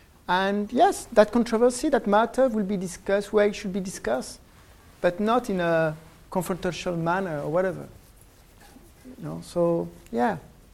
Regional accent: France; accent: French; English is a second language; Don't be surprised about my French accent, because I grew up in France, so it's where I get this silly accent when I was a teenager.

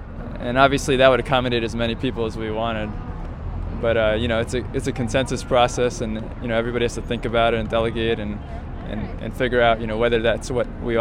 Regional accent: New Hampshire, United States; I'm actually from out of state. I'm coming down from New Hampshire.

